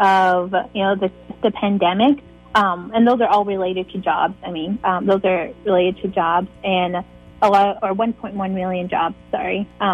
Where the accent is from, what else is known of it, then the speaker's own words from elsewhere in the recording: United States; I grew up on Navajo